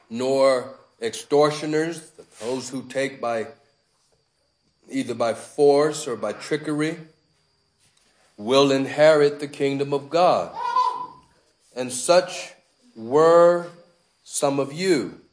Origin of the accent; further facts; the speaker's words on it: California, United States; I'm from California